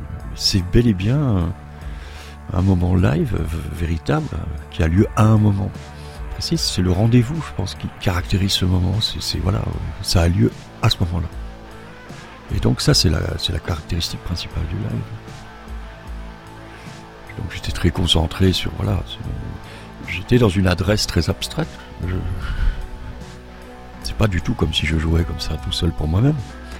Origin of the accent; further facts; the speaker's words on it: Sainte-Marie-aux-Mines, Grand Est, France; elle se trouve à quelques kilomètres de ma ville natale, Sainte-Marie-aux-Mines.